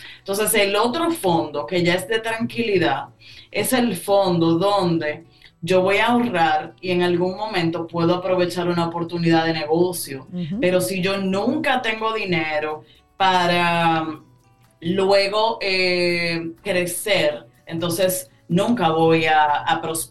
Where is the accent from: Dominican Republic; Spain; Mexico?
Dominican Republic; Creo que es uno de los principales errores de nosotros como cultura dominicana